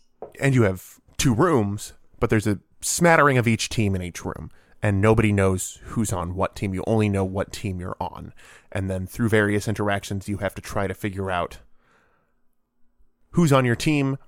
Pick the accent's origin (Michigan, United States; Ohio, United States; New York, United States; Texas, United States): Michigan, United States; Somehow I grew up in Michigan and I've never played Euchre.